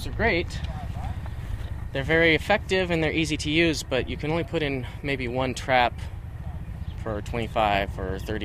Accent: Arizona, United States; So I'm from Arizona. It's a big desert state. It's very hot, and cotton's very, very common crop there.

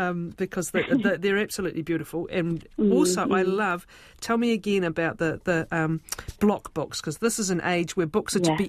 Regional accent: New Zealand; Oh, that's my hometown, and I got to stay at the marae once actually, overnight

